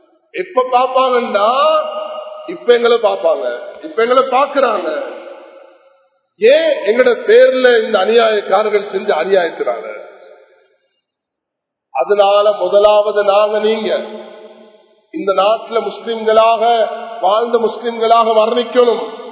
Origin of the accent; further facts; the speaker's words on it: Sri Lanka; நான் ஒரு ஸ்ரீலங்கன்.